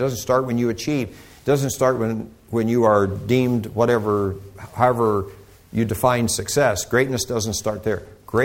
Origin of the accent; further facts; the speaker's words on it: Houston, Texas, United States; and they heard I was from Houston